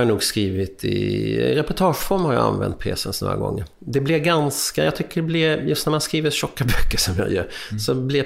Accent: Sweden; also born or lived in United States; now in Berlin, Germany; i och med att jag har bott och pluggat i USA

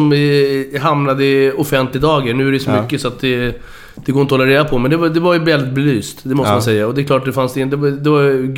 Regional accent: Stockholm, Stockholm County, Sweden; born there; Han kom hit 2 år innan jag föddes.

